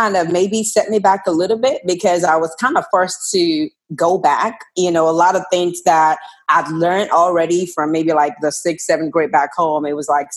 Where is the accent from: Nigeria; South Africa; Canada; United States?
Nigeria; Well, so I am Nigerian. Nigerian